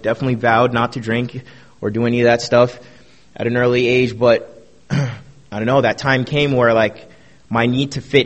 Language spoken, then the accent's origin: English; Brooklyn, New York, United States; Basically, I don't know, I'm from Brooklyn, New York. My family, you know, they're Caribbean. They moved here to give our family, like, a better opportunity.